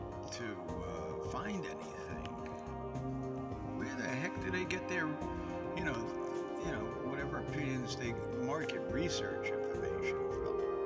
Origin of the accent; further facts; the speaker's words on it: Brooklyn, New York, United States; now in Altoona, United States; He originally came from my hometown in Brooklyn. It's amazing how many people came from my hometown in Brooklyn that went to the same schools I did